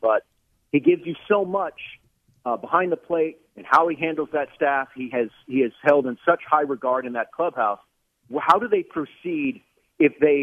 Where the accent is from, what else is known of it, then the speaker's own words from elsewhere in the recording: Houston, Texas, United States; When I grew up in Houston, I was like, how come they never talk about the Astros?